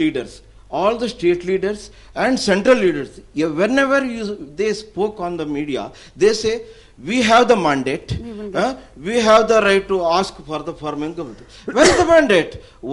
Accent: Karnataka, India; Yeah, I am from Karnataka.

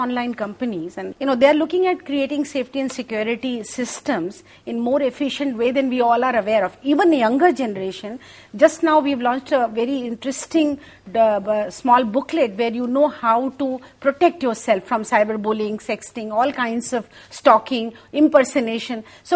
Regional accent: India; As Indian parents, either we are too controlling.

